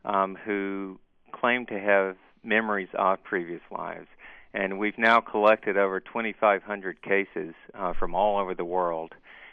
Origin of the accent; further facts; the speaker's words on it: North Carolina, United States; I grew up actually in North Carolina, going to Southern Baptist Church, and never really had given reincarnation a thought until when I got married.